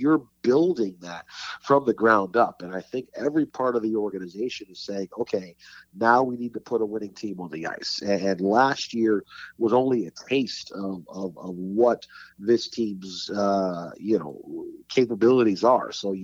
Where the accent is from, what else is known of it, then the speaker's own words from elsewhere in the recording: Detroit, Michigan, United States; so I grew up in Detroit. I grew up in the late 90s. Hockey town